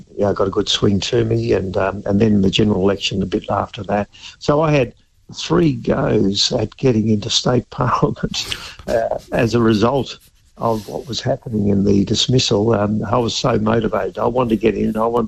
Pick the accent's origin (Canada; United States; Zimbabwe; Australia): Australia; Ballarat, Victoria; And my hometown of Ballarat, that Ballarat federal electorate, had an overwhelming majority for Republic.